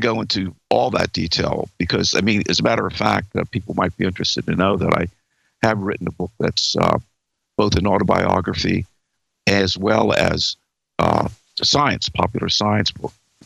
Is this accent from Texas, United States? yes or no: no; Bronx, New York, United States; I was the oldest of four children. And we grew up in the Bronx, and my father was a television repairman.